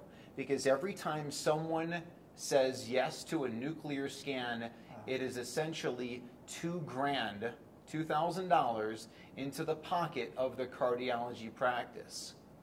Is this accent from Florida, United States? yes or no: no; Chicago, Illinois, United States; They're coming from Canada, Minnesota, my hometown of Chicago, a lot of people from Seattle, Portland.